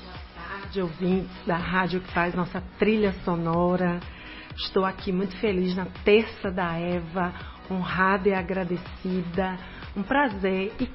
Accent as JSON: {"language": "Portuguese", "town": "Itabuna", "region": "Bahia", "country": "Brazil", "tie": "born there", "said": "Eu não nasci em Ilhéus, nasci na cidade vizinha, irmã Itabuna, sou papajaca, mas eu tenho dupla nacionalidade, porque sou ilhéense de coração."}